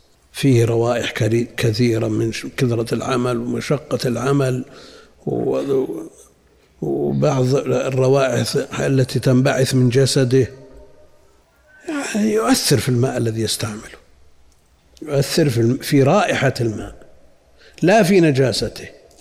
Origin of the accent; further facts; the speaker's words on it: Qassim Province, Saudi Arabia; وهذا هذا الملح اللي وشيجر والشقة عندنا بالقصيم وغيره كلها تذوب